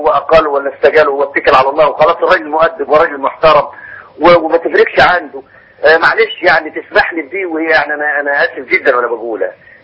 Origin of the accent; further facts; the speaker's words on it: Egypt; أنا راجل مصري عربي شرقي أصيل